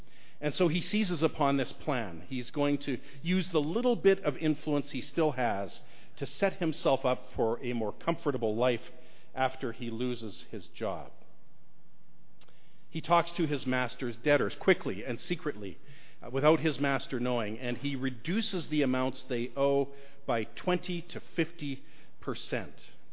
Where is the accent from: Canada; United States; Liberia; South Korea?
Canada; Being Canadian, I was used to $1 and $2 coins.